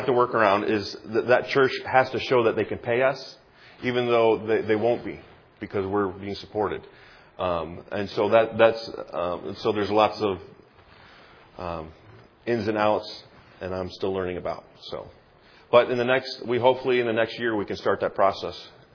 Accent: Ohio, United States; But we're from Ohio. I mean, that's T-shirt short weather, you know.

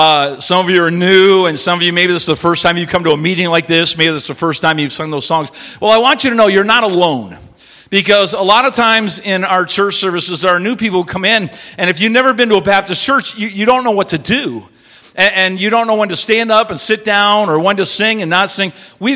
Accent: Simcoe, Ontario, Canada; I was born and raised here in Simcoe, Ontario. This is my hometown. This is my home church.

